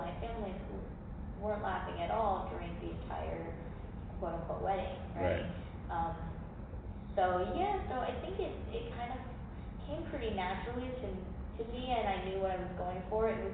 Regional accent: United States; I'm American, so it's an American film.

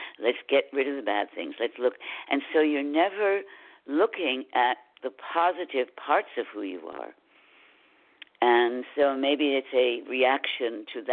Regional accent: New Haven, Connecticut, United States; And I grew up in New Haven, and somebody at Yale had written a very strong book about you've created your disease.

